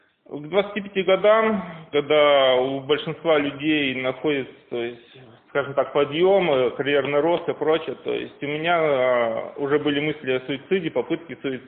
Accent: Kazakhstan; я родился в Казахстане в конце 90-х, начало 2000-х, моя юность проходила

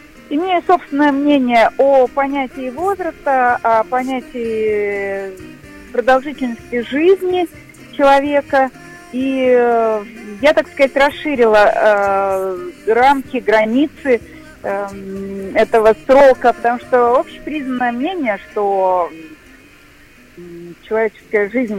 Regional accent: Siberia, Russia; Я очень люблю Иркутск, люблю Сибирь, люблю Байкал, потому что я сама сибирячка, и для меня возвращаться в эти края — это всегда как съездить домой к себе в гости.

